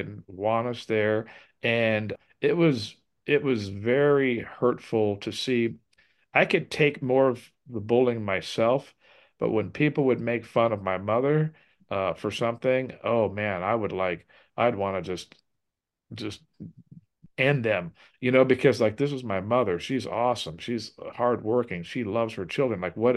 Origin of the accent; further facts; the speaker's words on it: Compton, California, United States; when I grew up in LA, which I grew up in Compton, you know, which is known as the urban jungle, the hood